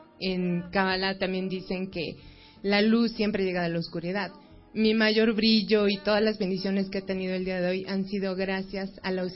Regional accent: Mixquic, Mexico City, Mexico; Bueno, soy de Miskik. San Andrés, Miskik, Día de Muertos, lo que se les ofrezca.

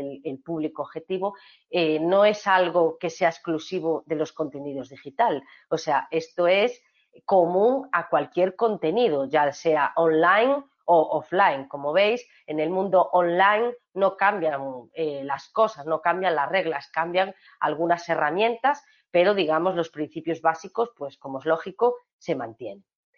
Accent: Galicia, Spain; Yo, por ejemplo, que soy gallega

